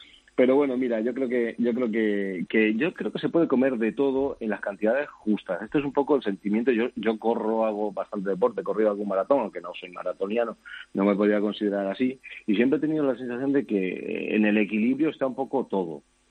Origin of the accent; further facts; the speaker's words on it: Jarandilla de la Vera, Extremadura, Spain; yo soy de la zona de La Vera, de Jarantilla.